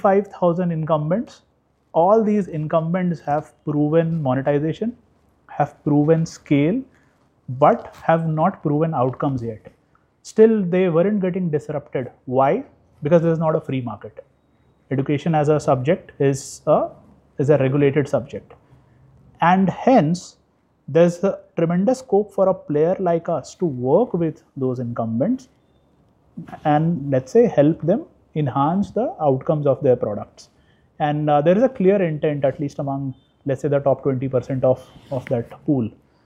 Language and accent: English; Bihar, India; So I come from Bihar, I would say a lower middle income class family.